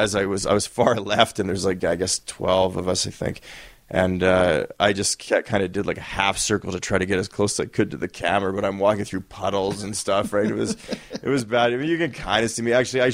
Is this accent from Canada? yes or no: yes; Winnipeg, Manitoba, Canada; I mean, I'm from Winnipeg.